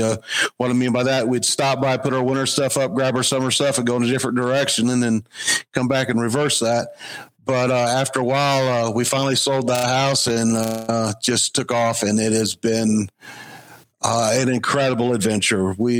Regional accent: East Coast, United States; I grew up on the East Coast.

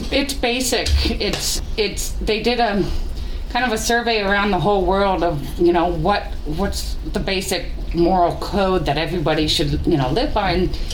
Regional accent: Catalina Island, California, United States; Growing up on Catalina was very small. It was a small community. We helped each other. We cared.

